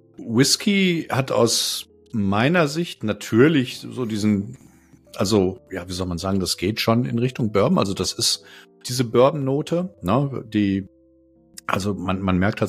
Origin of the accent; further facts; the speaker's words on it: Bavaria, Germany; Ich komme aus Franken.